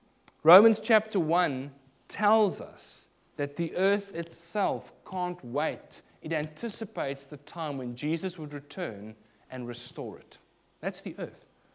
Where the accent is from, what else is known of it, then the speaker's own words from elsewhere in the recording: South Africa; So the word reconciliation is a word that many people are familiar with, and being South African, it is a very big buzzword.